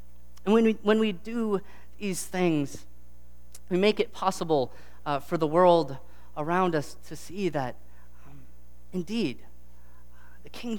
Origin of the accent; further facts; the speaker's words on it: Kansas, United States; The church I grew up in Kansas, they gave me this stole.